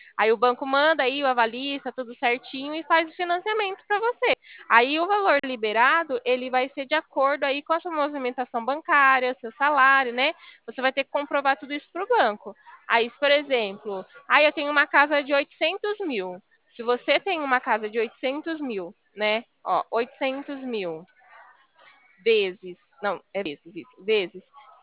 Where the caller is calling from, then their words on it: São Paulo, Brazil; Eu falo do estado de São Paulo.